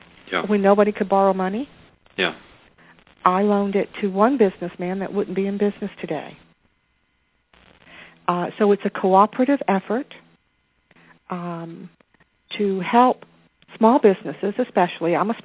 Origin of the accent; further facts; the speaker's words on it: Arkansas, United States; I think I told you guys that I was from Arkansas. Now, Arkansas is the home of Walmart.